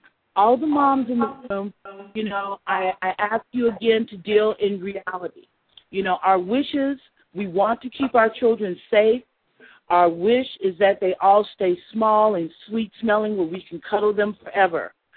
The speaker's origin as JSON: {"language": "English", "town": "Anchorage", "region": "Alaska", "country": "United States", "said": "I am from Anchorage, Alaska."}